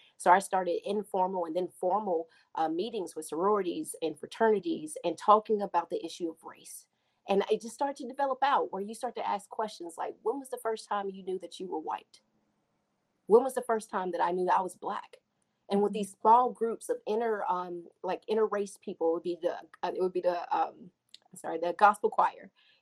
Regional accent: Mississippi, United States; And so I literally thought that as a kid, even though I'm from Mississippi, praise God.

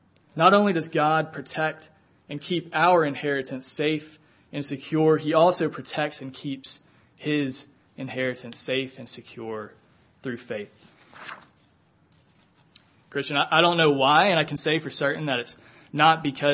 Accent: Georgia, United States; I'm from Georgia. I support all the pro Atlanta sports teams. Go Hawks.

